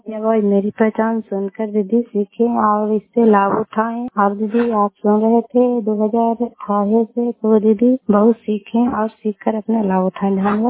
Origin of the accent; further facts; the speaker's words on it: Kalyanpur, Bihar, India; घर कल्याणपुर वाली बेजी पंचायत प्रखंड चंडी जिला नालंदा का निवासी हूँ।